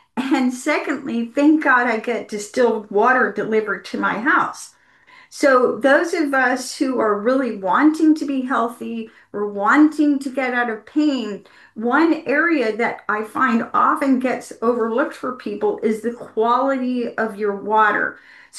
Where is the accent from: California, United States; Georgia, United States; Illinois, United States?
Georgia, United States; Savannah; And I grew up in Savannah, Georgia. Savannah is pretty much totally flat.